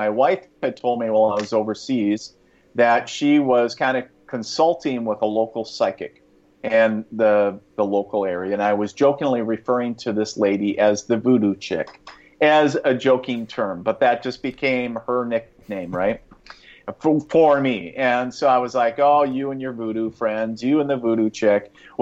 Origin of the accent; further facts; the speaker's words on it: International Falls, Minnesota, United States; I was born and raised in International Falls, Minnesota, the icebox of the nation for bragging rights, I guess.